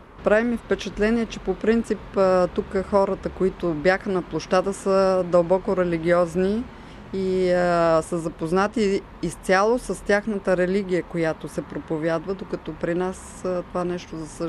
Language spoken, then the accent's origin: Bulgarian; Sofia, Sofia City, Bulgaria; на 40 години съм от София